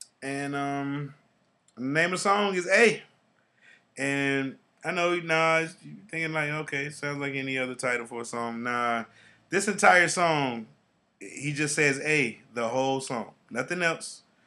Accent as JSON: {"language": "English", "region": "Texas", "country": "United States", "said": "I'm from Texas. Everybody in Texas got a gun."}